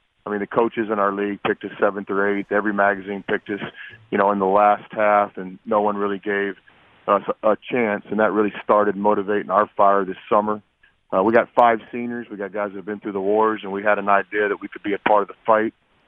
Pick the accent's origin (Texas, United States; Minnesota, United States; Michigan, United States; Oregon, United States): Texas, United States; Irving; I grew up in Irving, which is right next to Dallas